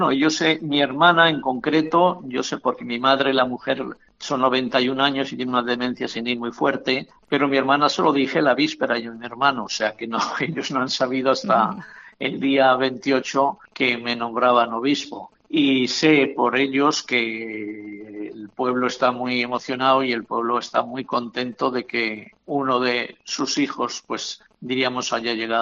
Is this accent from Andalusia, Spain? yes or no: no; Montemayor, Castile and León, Spain; O sea que la vinculación al pueblo es una vinculación muy estrecha y seguirá siendo muy estrecha. No dejo de ser uno más de Montemayor.